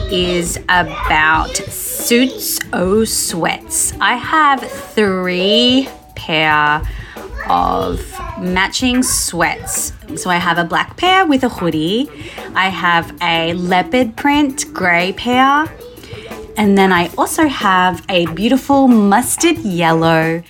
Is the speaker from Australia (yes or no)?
yes; Australia; now in New York, United States; and I'm an Australian. I live in New York